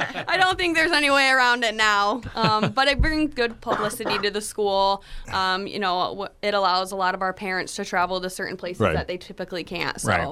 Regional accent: Onsted, Michigan, United States; So I'm from Onsted.

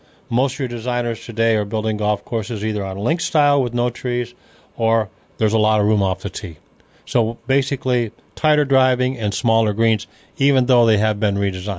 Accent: Festus, Missouri, United States; And people say to me when I travel, where are you from? Festus, Missouri.

